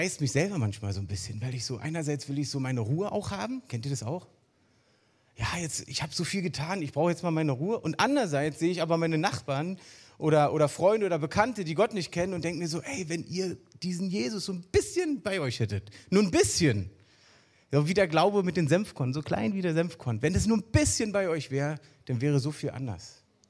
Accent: Berlin, Germany; Also vor euch steht ein echter Ostberliner sogar noch.

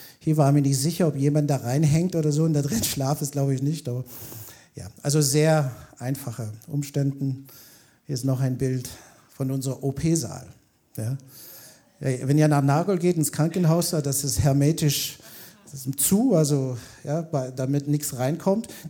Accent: Canada; German is a second language; für jemanden, der eigentlich als Kanadier sehr Geländewagen erfahren ist.

